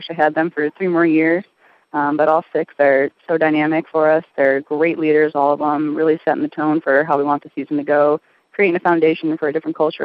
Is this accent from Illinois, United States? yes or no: yes; Naperville, Illinois, United States; I'm from Illinois, Naperville, Illinois.